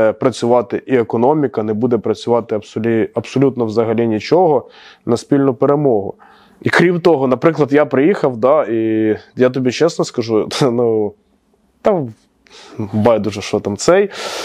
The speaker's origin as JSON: {"language": "Ukrainian", "town": "Cherkasy", "region": "Cherkasy Oblast", "country": "Ukraine", "tie": "born or raised there", "said": "я люблю Черкаси, ну, тобто, ну, я, це моє рідне місто, я дуже люблю це місто, і тут є реально і дух, і атмосфера, і тут приємно знаходитись."}